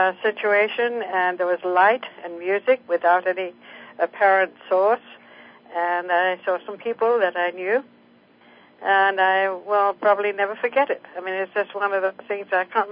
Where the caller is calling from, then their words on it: California, United States; I'm calling from Northern California.